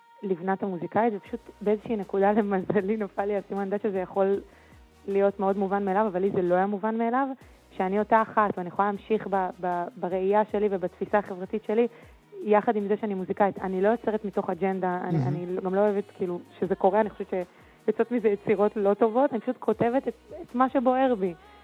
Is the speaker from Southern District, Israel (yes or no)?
yes; Ashdod, Southern District, Israel; גדלתי באשדוד, למדתי באולפנה